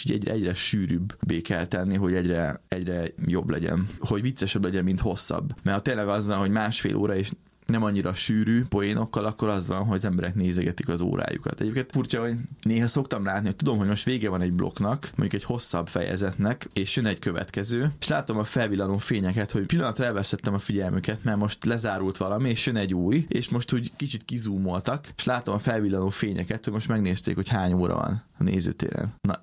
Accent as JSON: {"language": "Hungarian", "town": "Debrecen", "region": "Hajdú-Bihar", "country": "Hungary", "said": "az iskolába járáshoz, ami véletlenül Debrecenben történt, mert onnan származom."}